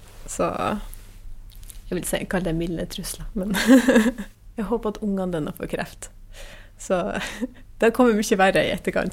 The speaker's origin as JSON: {"language": "Norwegian", "town": "Korgen", "region": "Nordland", "country": "Norway", "said": "Jeg kommer fra Korgen I hennes kommune"}